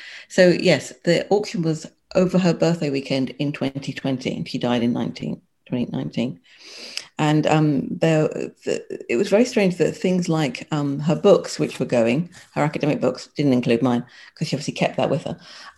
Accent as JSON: {"language": "English", "region": "England", "country": "United Kingdom", "tie": "born or raised there", "said": "So we're probably about the same age-ish, and we grew up in England"}